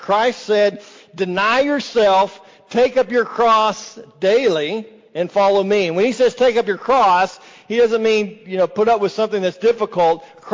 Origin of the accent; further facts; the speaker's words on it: Texas, United States; By the way, let me warn you, I'm from Texas, so I say naked.